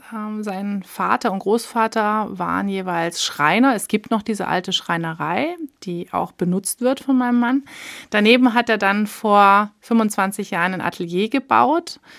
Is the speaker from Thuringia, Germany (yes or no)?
no; Frankfurt, Hesse, Germany; ich bin in Frankfurt aufgewachsen